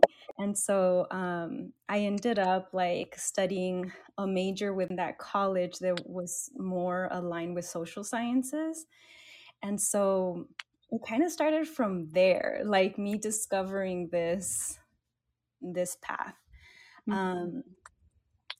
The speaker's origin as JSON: {"language": "English", "region": "Texas", "country": "United States", "tie": "born or raised there", "also_born_or_lived": "Mexico", "said": "My family and I, we are immigrants from Mexico. My parents kind of moved around Texas and ended up in South Texas in the Rio Grande Valley, RGV. So I grew up there."}